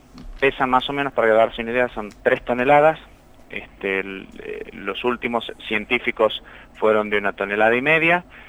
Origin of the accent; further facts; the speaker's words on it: Argentina; somos todos argentinos, egresados de universidades de Argentina